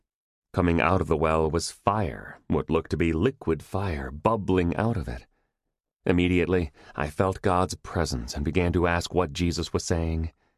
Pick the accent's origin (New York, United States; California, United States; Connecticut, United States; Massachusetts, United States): Connecticut, United States; Being born and raised in Connecticut, you cannot help but have a thirst for awakening.